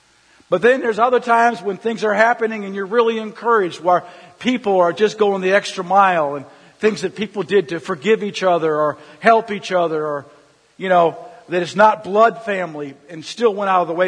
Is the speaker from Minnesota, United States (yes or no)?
yes; St. Paul, Minnesota, United States; I was from St. Paul, Minnesota, 65% Catholic.